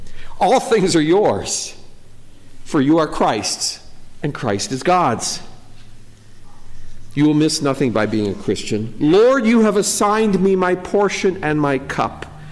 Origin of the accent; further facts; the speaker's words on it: Pella, Iowa, United States; I remember working in a certain factory in my hometown of Pella.